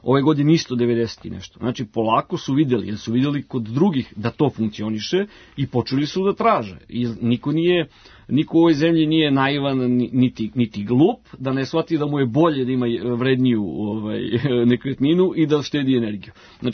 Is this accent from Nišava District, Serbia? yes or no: no; Vršac, Vojvodina, Serbia; ja sam rodom iz Vršca, mi tamo svi koristimo tako.